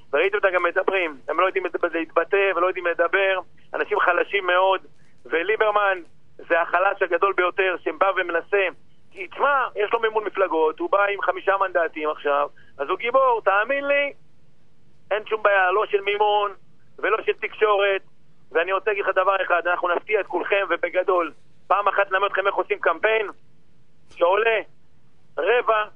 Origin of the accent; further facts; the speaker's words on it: Tiberias, Northern District, Israel; born there; נולדתי בטבריה, אני לוחם